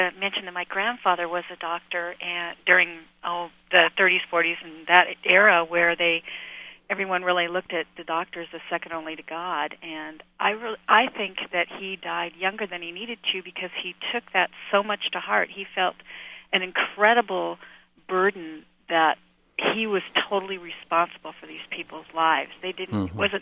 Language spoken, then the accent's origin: English; Idaho, United States; I mean, you know, I've met people, I'm from Idaho, and I've met people